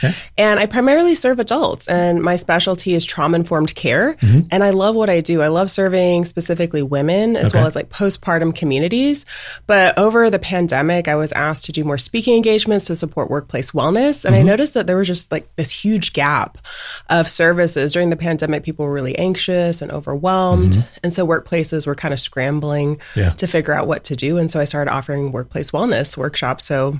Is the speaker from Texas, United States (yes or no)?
yes; Dallas, Texas, United States; now in Austin, United States; I'm originally from Dallas. So I grew up, born and raised in Dallas, thought I'd forever live in Dallas.